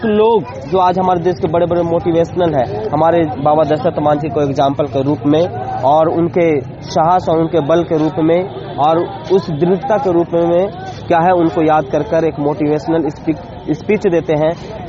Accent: Gaya, Bihar, India; और हम लोग जिस जिला से आते हैं, गया जिला के बीच में से यानी बीच गया शहर से

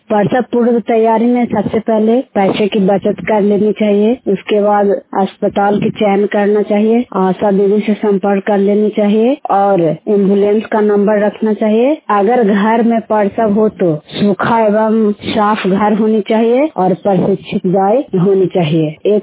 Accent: Makhdumpur, Bihar, India; आज मेरा गाँव में ग्राम मखदुमपुर में

